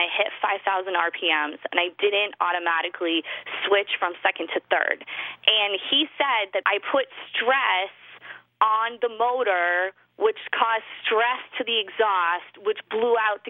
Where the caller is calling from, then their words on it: San Jose, California, United States; I'm calling from San Jose, California.